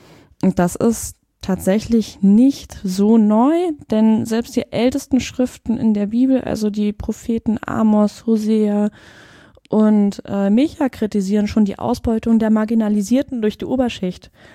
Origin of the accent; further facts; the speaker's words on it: Berlin, Germany; Ich komme aus Berlin. Ich habe Theologie studiert in Tübingen und Hamburg